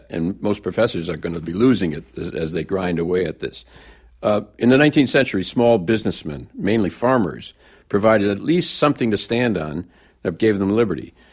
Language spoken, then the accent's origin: English; Racine, Wisconsin, United States; I'm from Racine, Wisconsin.